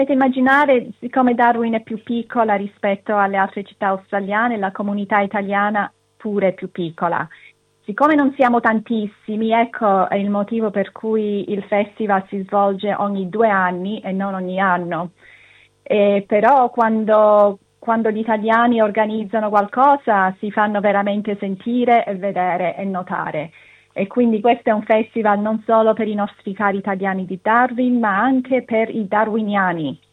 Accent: Sicily, Italy; io sono siciliana

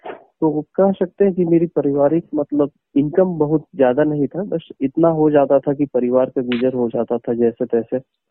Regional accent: Jamukhariya, Bihar, India; मैं प्रॉपर बिहार राज्य के जमुई जिले के रहने वाला हूं और गांव का नाम है जामुखरहिया और झाझा प्रखंड के अंतर्गत आता है।

